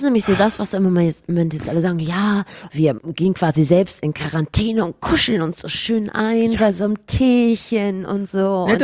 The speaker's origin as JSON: {"language": "German", "region": "Rhineland", "country": "Germany", "said": "Nein, ich komme aus dem Rheinland."}